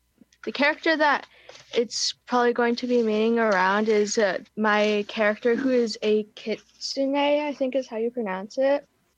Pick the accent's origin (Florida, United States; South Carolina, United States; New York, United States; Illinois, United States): New York, United States; Hudson; I'm from Hudson.